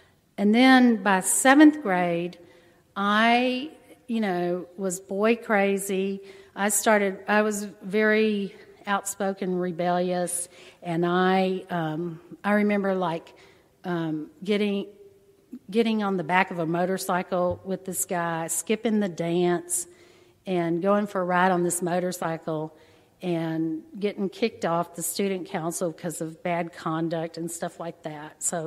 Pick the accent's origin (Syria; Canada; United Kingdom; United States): United States; Corpus Christi, Texas; also born or lived in Galveston, United States; And so I was born there, and then he finished that, and we moved to Corpus. So I grew up in Corpus, I was the second child.